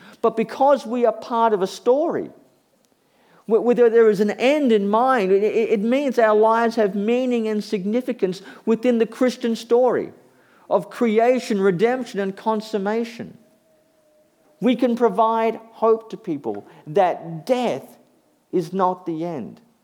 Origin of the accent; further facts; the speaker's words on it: Queensland, Australia; I'm a Queenslander, so I have no idea what these words mean.